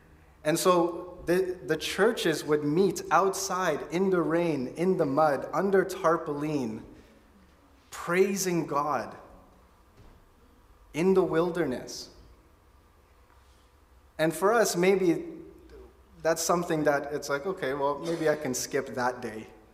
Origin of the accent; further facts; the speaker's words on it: Philippines; if you don't know, I'm Filipino, right?